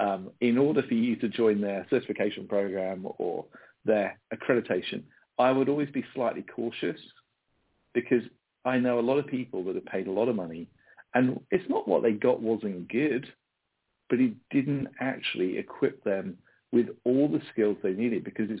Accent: United Kingdom; this is the difference between me being a Brit who's a terrible salesperson

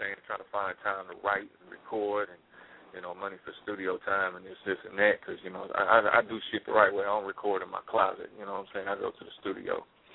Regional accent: Marion, Indiana, United States; Yeah, I'm from Marion, Indiana.

